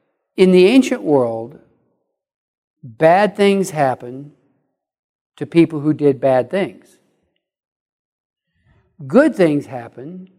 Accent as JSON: {"language": "English", "region": "Midwest", "country": "United States", "said": "I came from the Midwest, and there we talked about Indian summer."}